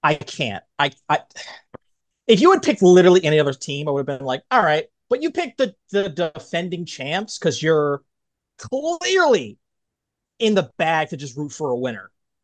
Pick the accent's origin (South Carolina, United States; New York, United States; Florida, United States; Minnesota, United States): New York, United States; Long Island; But I'm from New York, Long Island.